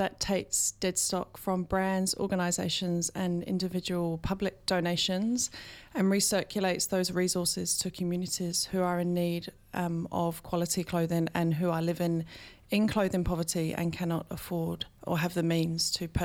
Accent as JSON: {"language": "English", "region": "East of England", "country": "United Kingdom", "tie": "born or raised there", "moved": "yes", "lives_now": "New Zealand", "said": "I grew up, if you haven't already guessed, not in Aotearoa. I grew up in Essex in the UK"}